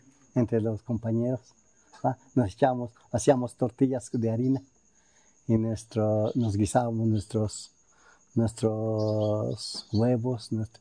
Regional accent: Mexico; Pues como mexicano.

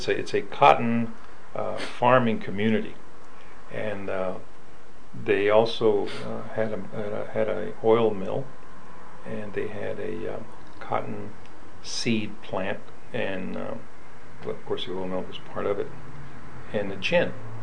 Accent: Tornillo, Texas, United States; born there; I was born in Tornillo, Texas, in the El Paso County, down the Lower Valley, about 50 miles from here.

